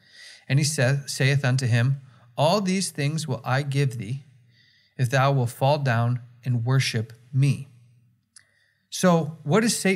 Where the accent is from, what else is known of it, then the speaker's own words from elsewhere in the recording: United States; now in Canada; Oh, you know, I'm American, by the way. I grew up in America. I live in Canada now, but I'm American through and through.